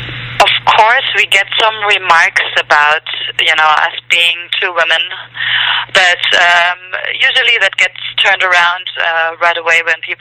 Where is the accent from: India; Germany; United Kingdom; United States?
Germany; I'm from Germany